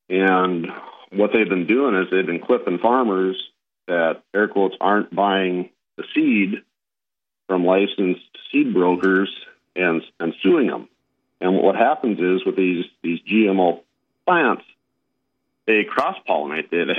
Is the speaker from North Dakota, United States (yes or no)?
yes; North Dakota, United States; Well, I grew up in North Dakota and moved away for, I've done research in the paint and coating industry